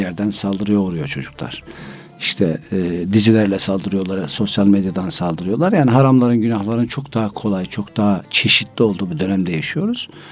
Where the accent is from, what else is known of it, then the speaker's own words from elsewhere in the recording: Konya, Turkey; Konyalıyım.